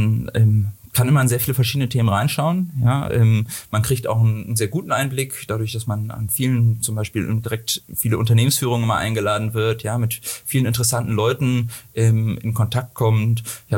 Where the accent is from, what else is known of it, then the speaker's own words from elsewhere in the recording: Hamburg, Germany; moved away as an adult; Eigentlich komme ich aus Hamburg bin dann zum Studium hierher gekommen